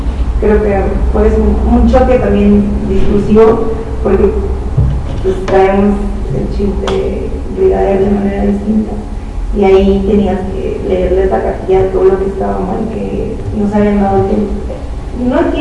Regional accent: Tijuana, Baja California, Mexico; Yo soy Tijuana.

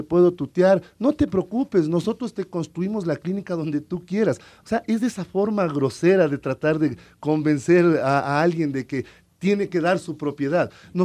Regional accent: Quito, Pichincha, Ecuador; realmente todos somos ciudadanos quiteños.

